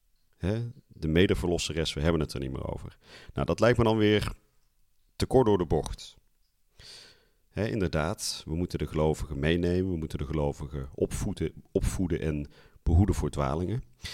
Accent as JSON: {"language": "Dutch", "town": "Vught", "region": "North Brabant", "country": "Netherlands", "tie": "born or raised there", "said": "Ik ben zelf opgegroeid in Vught, dorpje bij Den Bosch."}